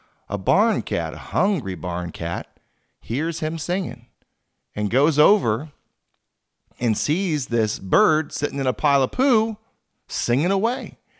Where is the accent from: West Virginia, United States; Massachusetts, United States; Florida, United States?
Florida, United States; Now, I came from Florida, and I've been through hurricanes